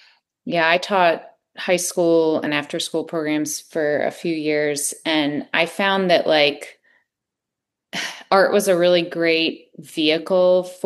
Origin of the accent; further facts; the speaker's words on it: Connecticut, United States; so I grew up like in Connecticut, right near New York City.